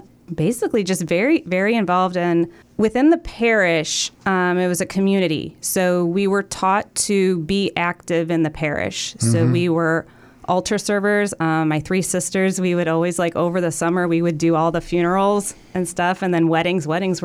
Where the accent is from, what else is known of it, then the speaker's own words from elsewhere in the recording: Cleveland, Ohio, United States; So, I grew up in Cleveland in the old Brooklyn area. Went to St. Rocco School and been parishioners there for forever.